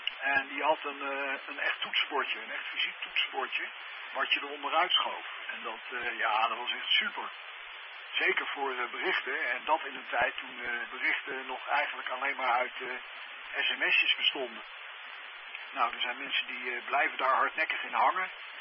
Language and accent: Dutch; The Hague, South Holland, Netherlands; waar ik vandaan kom, uit Den Haag. Wij woonden op een gegeven moment, toen ik nog thuis woonde, vlak achter de duinen.